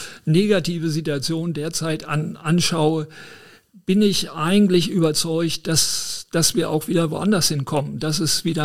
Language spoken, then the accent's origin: German; Germany; ich bin ja aufgewachsen in Zeiten des Kalten Krieges, als auch Deutschland noch ein sehr autoritärer Staat war.